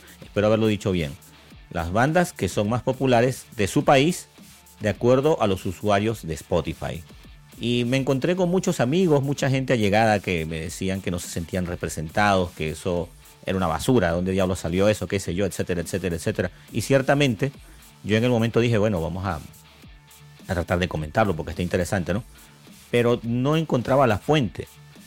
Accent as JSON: {"language": "Spanish", "country": "Guatemala", "said": "Soy guatemalteco"}